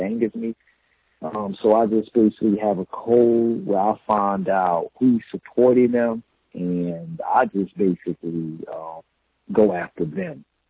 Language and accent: English; Newark, New Jersey, United States; I'm from Newark, New Jersey. 1968 riots. I was born in 1978, and they didn't start rebuilding Newark until maybe the 90s.